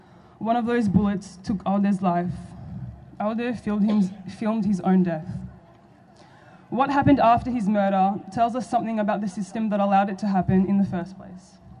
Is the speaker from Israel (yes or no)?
yes; Israel; I was born in colonized Palestine, or so-called Israel, And like most Jewish Israelis, I grew up immersed in Zionism